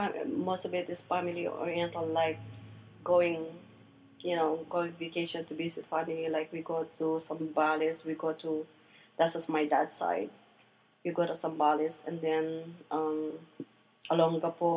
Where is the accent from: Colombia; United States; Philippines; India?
Philippines; Manila, Metro Manila; when growing up in Manila